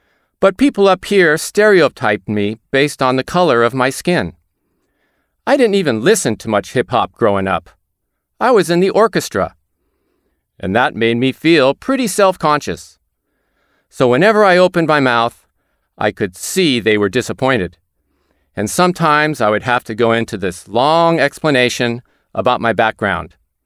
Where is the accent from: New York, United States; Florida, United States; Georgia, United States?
Florida, United States; Kissimmee; now in Amherst, United States; I'm from Kissimmee, Florida, a small town near Disney World. That's where I call home, and I've lived here in Amherst for 6 years.